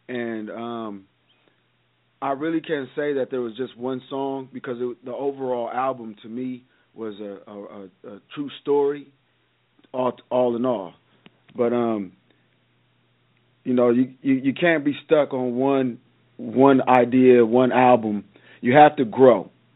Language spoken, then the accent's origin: English; Oakland, California, United States; And it made me think about how my life was when I was younger and growing up in Oakland, and all those thoughts came back to me.